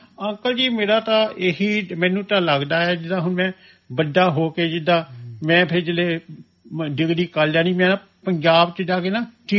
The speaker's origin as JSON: {"language": "Punjabi", "town": "Malpur", "region": "Punjab", "country": "India", "said": "ਮੈਂ ਵੀ ਉਸੇ ਇਲਾਕੇ ਦਾ ਆ, ਉਹਨਾਂ ਦਾ ਪਿੰਡ ਹੱਲੂ ਵਾਲੇ ਆ ਤੇ ਮਾਲਪੁਰ ਦੇ ਆ, ਅਸੀਂ ਵੀ ਮਾਲਪੁਰ ਦੇ ਹੀ ਆ, ਸਾਡਾ ਪਿੰਡ ਦੂਜੇ ਪਾਸੇ ਆ।"}